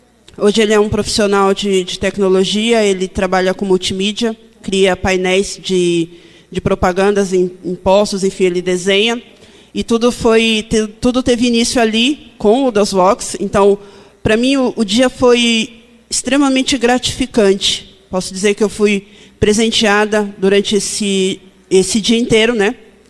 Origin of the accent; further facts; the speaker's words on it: São Paulo, Brazil; a minha primeira vez aqui em Porto Alegre, eu sou de São Paulo.